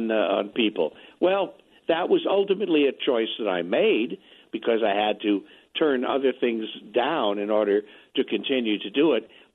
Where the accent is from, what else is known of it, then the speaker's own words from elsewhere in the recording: Goshen, Indiana, United States; I'm from Goshen, Indiana, you know, northern Indiana, near Elkhart and South Bend and all of that.